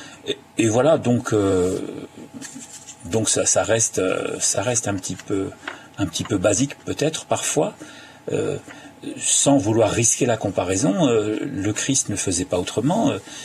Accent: Grand Est, France; qui se passe en Meuse, donc chez nous, en Lorraine

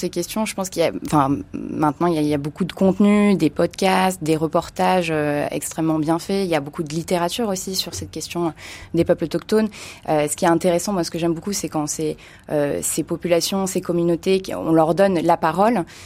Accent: France; Donc voilà, en tant que Français, on peut aussi demander à notre État

